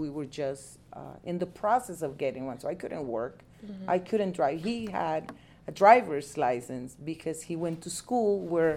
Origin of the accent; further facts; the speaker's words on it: Tegucigalpa, Francisco Morazán, Honduras; Yeah, I was born in Tegucigalpa, Honduras.